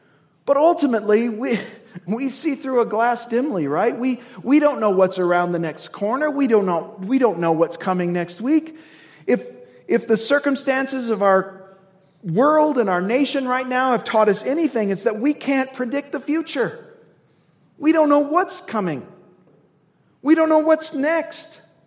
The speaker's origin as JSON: {"language": "English", "region": "Indiana", "country": "United States", "said": "She was from California. I was from Indiana."}